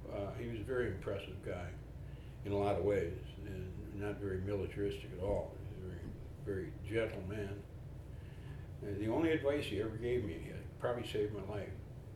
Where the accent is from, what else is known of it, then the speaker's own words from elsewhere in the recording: St. Paul, Minnesota, United States; born there; I was born in St. Paul, Minnesota.